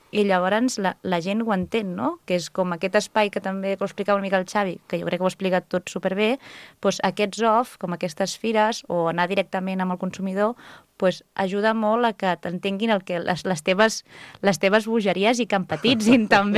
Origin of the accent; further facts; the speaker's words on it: Sant Sadurní d'Anoia, Catalonia, Spain; jo sóc filla de Sant Sadurní, sóc filla de cavistes, les Caves Esmel, de molts anys